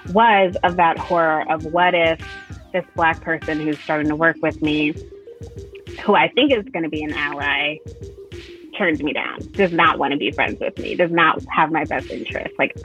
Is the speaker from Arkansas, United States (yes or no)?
no; Connecticut, United States; I grew up in Connecticut, like my protagonist.